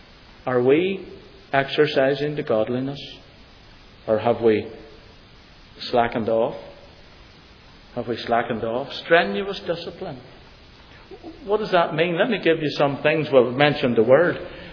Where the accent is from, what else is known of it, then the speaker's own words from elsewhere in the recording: Belfast, Northern Ireland, United Kingdom; I grew up in Belfast.